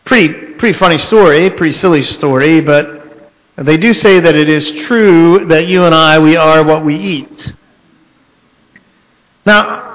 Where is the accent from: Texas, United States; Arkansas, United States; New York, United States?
Texas, United States; I'm from Texas.